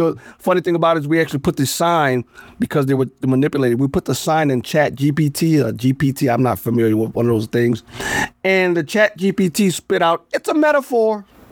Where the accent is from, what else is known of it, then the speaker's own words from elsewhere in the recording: Louisiana, United States; moved away as an adult; now in Illinois, United States; I'm originally from Louisiana, right? So born and raised in Louisiana. I went to D.C. for undergrad, and I've been here for 30 years now.